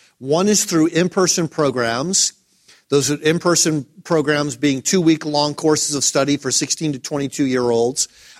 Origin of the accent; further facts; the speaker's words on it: Detroit, Michigan, United States; born there; I was born in Detroit, Michigan. A couple of years after I was born, there were riots in the city of Detroit.